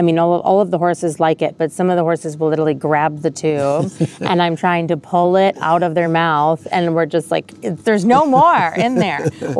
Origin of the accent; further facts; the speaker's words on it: Chicago, Illinois, United States; now in Tennessee, United States; I may live in Tennessee now, but I'm from Chicago, and Italian, it's coffee all the way.